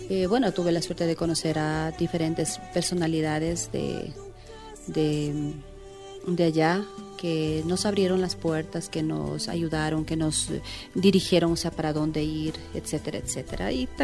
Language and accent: Spanish; Ecuador; nosotros como ecuatorianos personalmente, yo no le cambio mi país por Estados Unidos ni por ningún otro. Mi país es mi país y Ecuador es inmejorable en muchos aspectos.